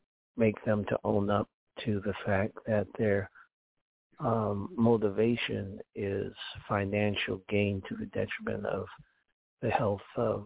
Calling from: Chicago, Illinois, United States

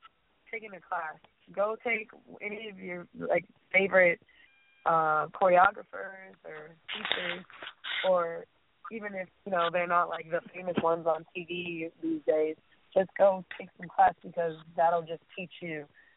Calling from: Orlando, Florida, United States; I'm calling from Orlando, Florida.

